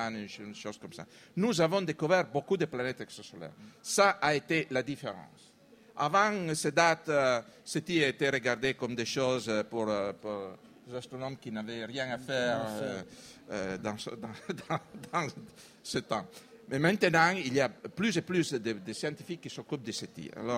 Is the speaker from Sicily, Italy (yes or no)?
no; Turin, Piedmont, Italy; French is a second language; Je suis de Turin, bien sûr, veuillez m'excuser.